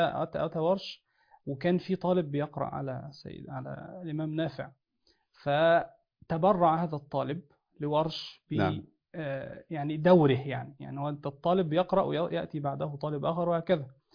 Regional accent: Egypt

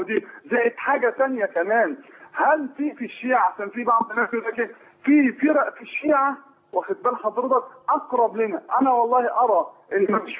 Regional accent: Egypt; احنا كمصريين

